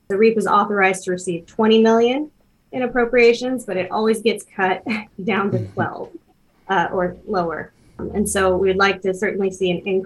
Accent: Centerville, Iowa, United States; I grew up down in Centerville, Iowa, in Appanoose County, most of the time on my family farm.

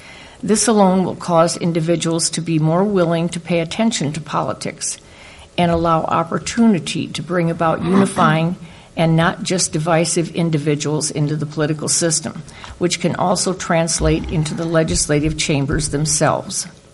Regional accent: Ames, Iowa, United States; I was born in Ames, and I've spent my whole life within its community, growing up on a farm 20 miles north of here. Both of my parents worked in Ames as I was growing up, and my grandparents live here.

